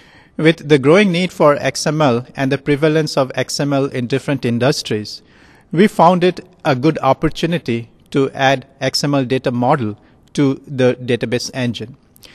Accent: Kolkata, West Bengal, India; now in United States; So I'm originally from Calcutta, India. That's where I grew up. I went to school in Calcutta.

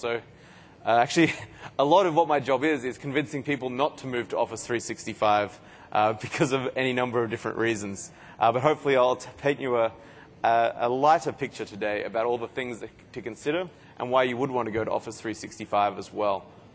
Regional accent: Australia; accent: Australian; moved away as an adult; also born or lived in Seattle; now in United States; You can probably tell by my accent, I'm an Australian. I'm living in Seattle, now in Europe, you know, so I'm very time zone confused, if you like.

